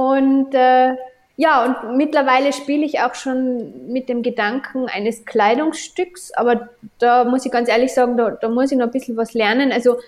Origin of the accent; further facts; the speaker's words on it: Innsbruck, Tyrol, Austria; ein neuer Coworking-Space, Kreativ-Hub in meiner Heimatstadt Innsbruck, den ich gerade aufbaue.